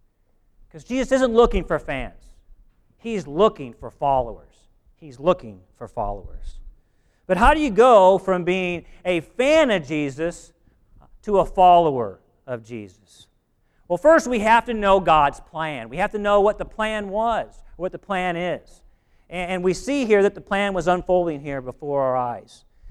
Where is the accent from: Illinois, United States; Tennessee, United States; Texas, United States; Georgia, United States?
Illinois, United States; Well, I'm from Central Illinois. I'm from Central Illinois, and you either rooted for two teams, Chicago Cubs or the St. Louis Cardinals.